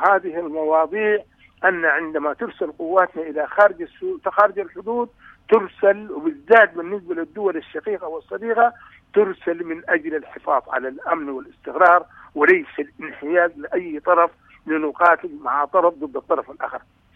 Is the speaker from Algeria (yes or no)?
no; Sudan; نعم انا من السودان